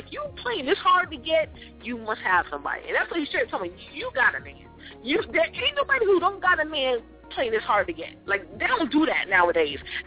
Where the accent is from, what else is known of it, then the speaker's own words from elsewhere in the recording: Bronx, New York, United States; now in West Palm Beach, United States; I came a long way from the South Bronx. I'm all the way down here in West Palm Beach, Florida.